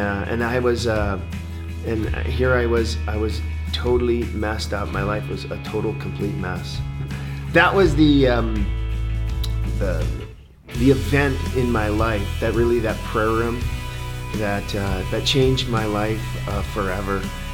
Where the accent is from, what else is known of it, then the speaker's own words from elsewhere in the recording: Jos, Plateau, Nigeria; born there; My story goes back to Nigeria. I was born in Jos, Nigeria, Africa. My parents were missionaries there. I grew up in the church.